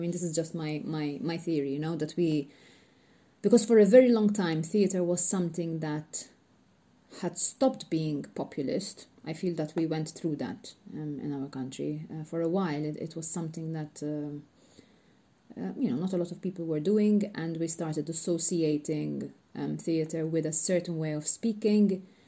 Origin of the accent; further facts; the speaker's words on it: Malta; first language Maltese; English is a second language; And to me, Maltese is not just my mother language, it's the language which goes a couple layers further, you know, in terms of depth.